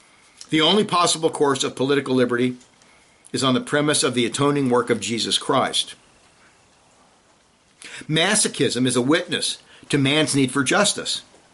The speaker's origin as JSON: {"language": "English", "region": "California", "country": "United States", "tie": "born or raised there", "lives_now": "Philadelphia, United States", "said": "Now, I was raised in California, and there were a few blacks around, African-Americans around, and we played with them, and we were friends with them, and it was no big deal."}